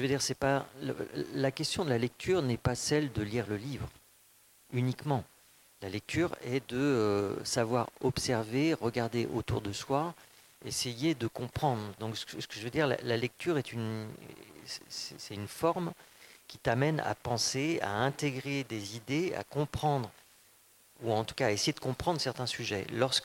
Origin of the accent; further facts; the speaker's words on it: France; qu'est-ce que ça me fait moi en tant que Française de travailler pour... un projet en Allemagne